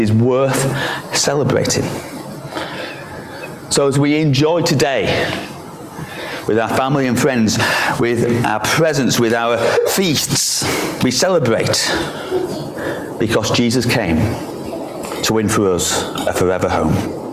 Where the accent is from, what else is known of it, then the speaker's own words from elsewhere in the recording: Yorkshire and the Humber, United Kingdom; I come from Yorkshire, you may not know